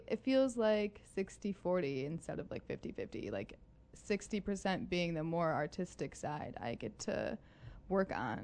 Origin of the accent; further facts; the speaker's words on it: La Crosse, Wisconsin, United States; I'm from La Crosse, Wisconsin.